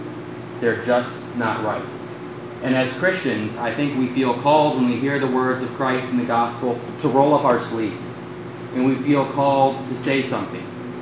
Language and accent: English; Connecticut, United States; And I've come from Connecticut, where I'm from.